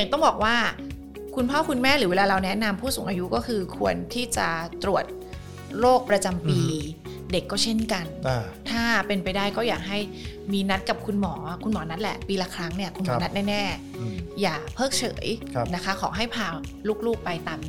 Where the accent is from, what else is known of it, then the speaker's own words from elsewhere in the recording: Bangkok, Thailand; เราเป็นคนกรุงเทพนะคะ